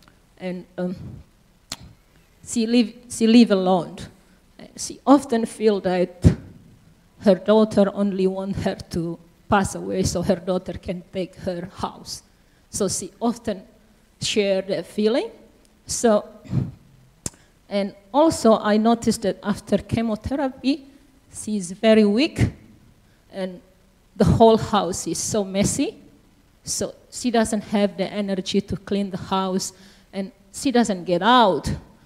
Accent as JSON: {"language": "English", "country": "Indonesia", "lives_now": "Australia", "said": "I'm from Indonesia, so we have a big family."}